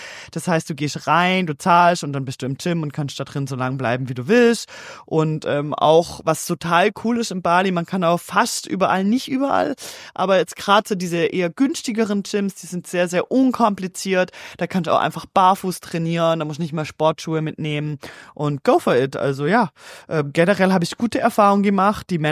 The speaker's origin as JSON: {"language": "German", "country": "Switzerland", "said": "Hey, schwül bei uns in der Schweiz ist nichts dagegen."}